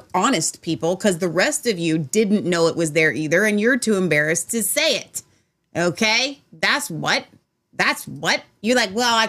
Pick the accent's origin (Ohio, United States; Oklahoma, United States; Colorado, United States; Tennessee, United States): Ohio, United States; I mean, I'm from Ohio.